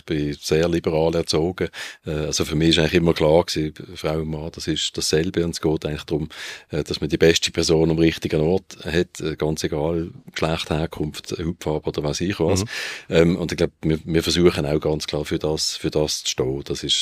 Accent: Basel, Basel-Stadt, Switzerland; Damals ist der FC Basel abgestiegen, dort, wo ich herkomme, oder?

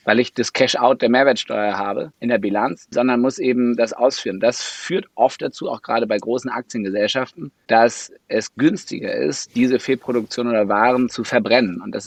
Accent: Braunschweig, Lower Saxony, Germany; eine Verbesserung für Braunschweig, für meine Heimatstadt, für unsere Heimatstadt zu erwirken.

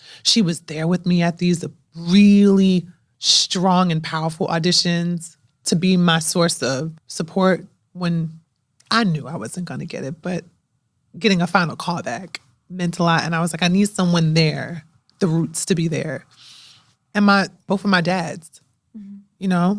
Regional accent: Newark, New Jersey, United States; Born and raised in Newark, so I was over there while all of this was happening.

